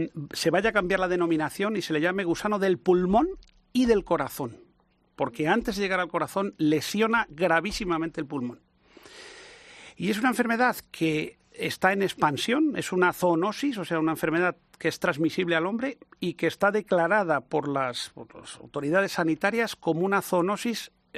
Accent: Madrid, Community of Madrid, Spain; moved away as an adult; also born or lived in Canary Islands; yo soy de Madrid y he trabajado en Madrid durante muchos años, yo llevo ya 25 años en Canarias

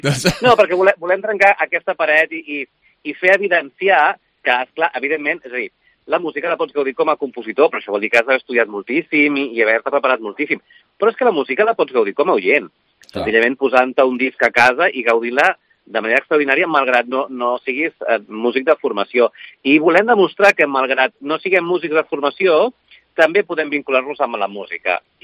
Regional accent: Olesa de Montserrat, Catalonia, Spain; jo soc d'Olesa de Montserrat, però no de la província de Barcelona.

